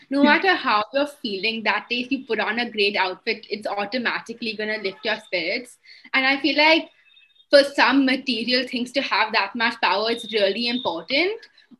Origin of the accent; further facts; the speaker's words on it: India; I'm 17. And thank you for the great introduction. I'm from India. I've been living here my whole life. I was born here.